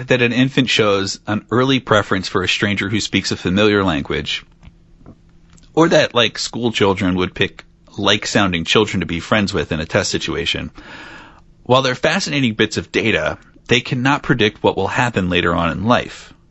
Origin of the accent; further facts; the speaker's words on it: United States; I am lazy and I'm American.